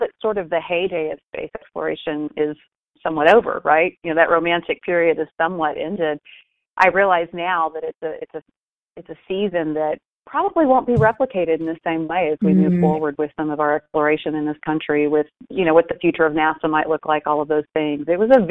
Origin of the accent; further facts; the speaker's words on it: California, United States; growing up outside of Los Angeles for us was really quite an interesting collision of a very genteel and old culture in the mash of all the new and glittery of being in Southern California.